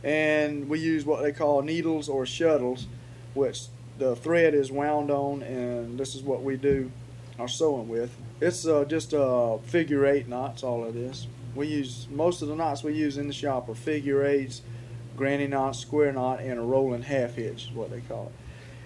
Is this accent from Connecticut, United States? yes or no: no; Fernandina Beach, Florida, United States; born there; I was born in Fernandina Beach, Florida, in October 2nd, 1951.